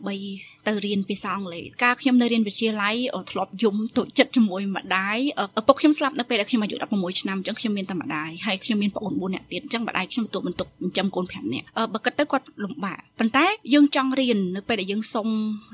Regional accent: Kampong Thom, Cambodia; now in Phnom Penh, Cambodia; ខ្ញុំជាអ្នកស្រុកកំពង់ធំខ្ញុំរៀននៅវិទ្យាល័យកំពង់ធំ

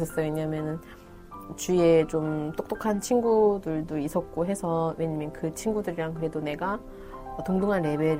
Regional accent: North Korea; now in South Korea; 제가 북한에서 왔다는 걸 말하기 원하지 않았었던 것 같아요.

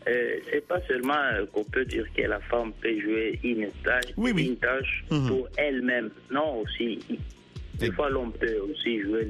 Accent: DR Congo; Plus précisément, je suis de la RDC.

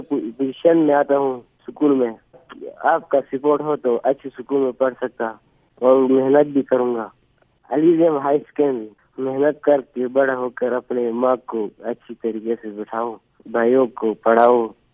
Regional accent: Gahkuch, Gilgit-Baltistan, Pakistan; میرا امی کا نام سلیمہ ہے, میرا گاؤں کا نام گاگوچ بالا جمال آباد.

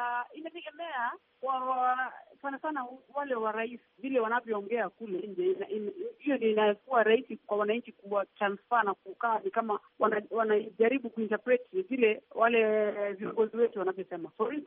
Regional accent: Kenya; lazima nipeane itifadhi ya kuonyesha mimi ni Mkenya

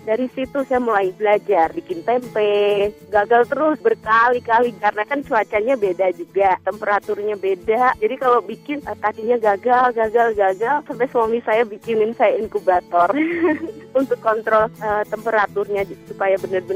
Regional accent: Semarang, Central Java, Indonesia; Saya dari Semarang.

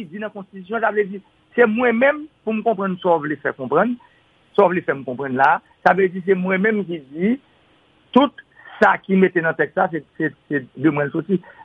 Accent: Haiti; Je suis un haïtien

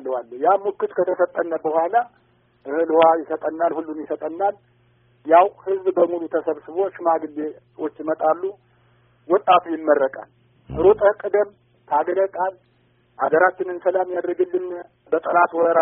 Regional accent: Gozamen, Amhara, Ethiopia; born there; እንግዲህ የተወለድኩት እዚሁ ደብረ ማርቆስ አዋሳኝ እዚሁ ጎዛመን ወረዳ ማጃንገታም ቀበሌ ነው።

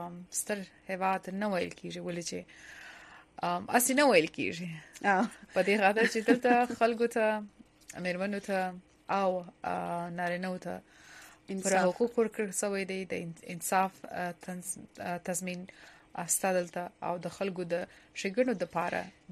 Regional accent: Nangarhar, Afghanistan; زه له افغانستان ننګرهار څخه یم

